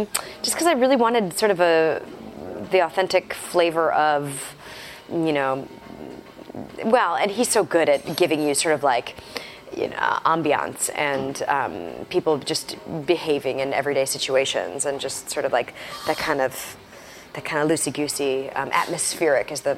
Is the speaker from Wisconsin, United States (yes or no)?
yes; Wisconsin, United States; I'm from Wisconsin.